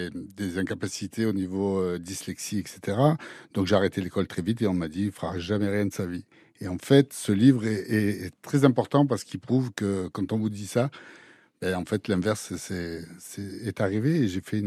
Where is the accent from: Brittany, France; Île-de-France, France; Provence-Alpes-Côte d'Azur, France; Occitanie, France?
Provence-Alpes-Côte d'Azur, France; Marseille; Et moi, pur Marseillais, né à Marseille, bien sûr.